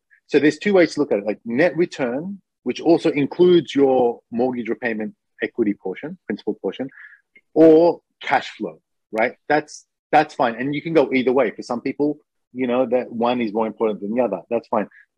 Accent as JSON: {"language": "English", "country": "Australia", "said": "Like, cool, I'm Australian"}